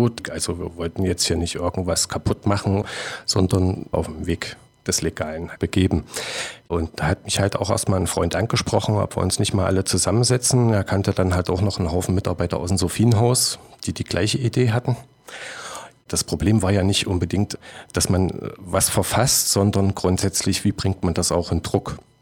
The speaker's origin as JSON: {"language": "German", "town": "Weimar", "region": "Thuringia", "country": "Germany", "tie": "born there", "said": "Genau, ich bin auch in Weimar geboren."}